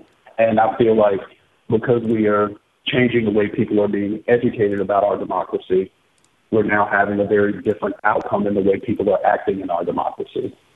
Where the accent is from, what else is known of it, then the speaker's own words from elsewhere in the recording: Tampa, Florida, United States; I'm in town this week.